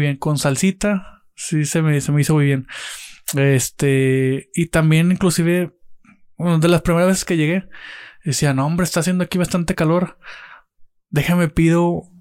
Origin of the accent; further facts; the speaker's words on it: Nuevo León, Mexico; Tabasco está muy bien, el aprendizaje y todo, pues me voy a ir a Nuevo León, ¿sí?